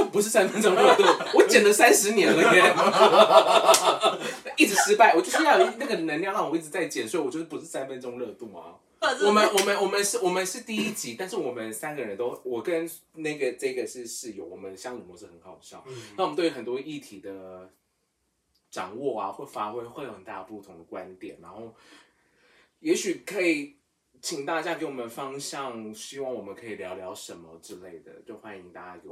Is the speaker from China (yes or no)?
no; Kaohsiung, Taiwan; 因为我是高雄人，所以他们都会用台语的方式叫我